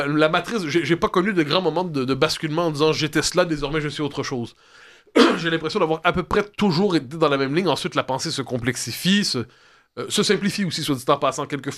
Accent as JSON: {"language": "French", "region": "Quebec", "country": "Canada", "said": "En tant que Québécois, je ne m'identifie plus immédiatement aux querelles et aux passions de l'Empire."}